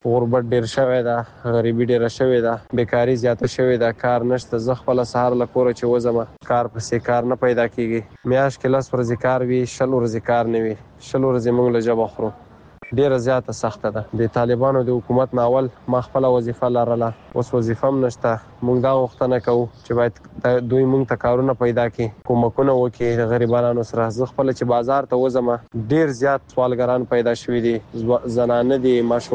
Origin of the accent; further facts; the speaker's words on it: Kunar, Afghanistan; د کونړ ولایت اوسیدونکی یم.